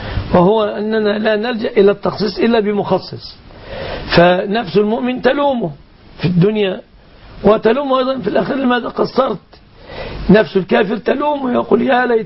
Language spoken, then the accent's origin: Arabic; Egypt; والحمد لله كان المسلمون عندنا في مصر يجهلون أمر الشيعة كثيرا